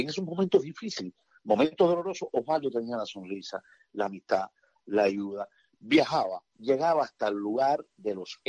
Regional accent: Manicaragua, Villa Clara, Cuba; desde Manicaragua, mi pueblo natal

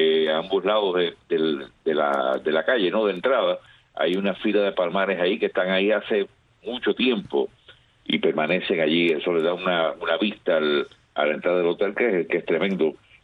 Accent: Cuba; Como cubano

